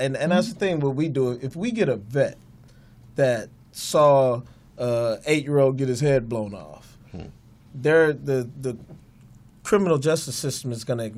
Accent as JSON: {"language": "English", "country": "United States", "said": "I'm going to just tell you. I'm an American."}